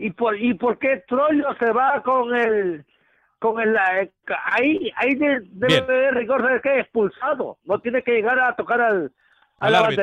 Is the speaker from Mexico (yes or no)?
yes; Mexico; now in South Carolina, United States; yo soy mexicano, Alex. Soy aquí de South Carolina.